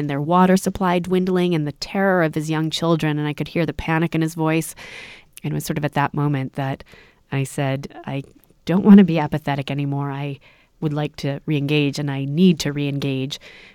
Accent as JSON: {"language": "English", "country": "United States", "tie": "born or raised there", "said": "I grew up here in the United States"}